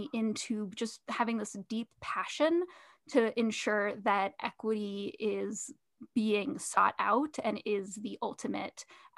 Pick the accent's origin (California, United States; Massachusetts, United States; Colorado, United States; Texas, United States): Colorado, United States; Denver; But as I was growing up, I grew up in the Denver area as well.